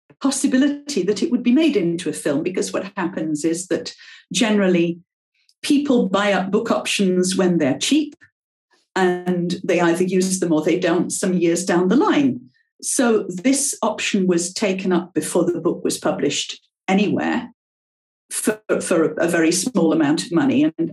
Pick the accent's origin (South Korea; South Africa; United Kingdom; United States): United Kingdom; England; first language French; English is a second language; I was born in England, but my mother didn't speak English. And so we spoke French at home until I went to school. And then I picked up English because I had to.